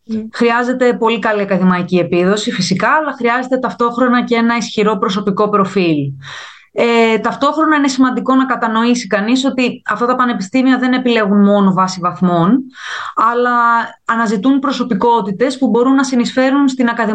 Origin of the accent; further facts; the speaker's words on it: Athens, Attica, Greece; moved away as an adult; now in London, United Kingdom; Είμαι από την Αθήνα και μένω στην Αγγλία περίπου 4 χρόνια. Ήρθα για μεταπτυχιακές σπουδές στο Cambridge και στη συνέχεια συνέχισα την καριέρα μου στο Λονδίνο.